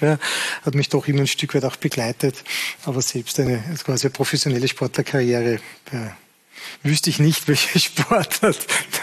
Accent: Salzburg, Austria; Und man hat natürlich als Salzburger immer Kontakt zu Red Bull gehabt.

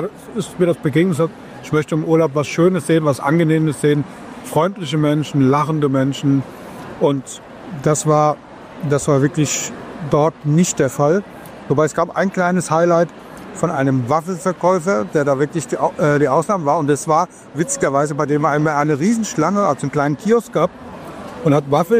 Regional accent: Ingelheim, Rhineland-Palatinate, Germany; also born or lived in Mainz; wir kommen ja mal aus Ingelheim und Mainz

